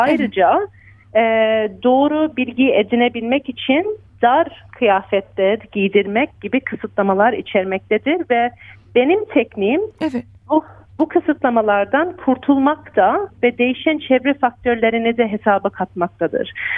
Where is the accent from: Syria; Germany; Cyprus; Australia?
Australia; ikimiz de Avustralya'da doğumluyuz. Ben burada büyüdüm ve üniversiteyi burada bitirdim. 28 yaşındayım